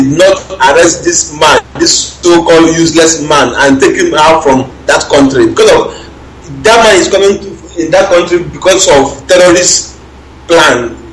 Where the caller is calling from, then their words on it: Mumbai, Maharashtra, India; I'm calling from India, from Mumbai.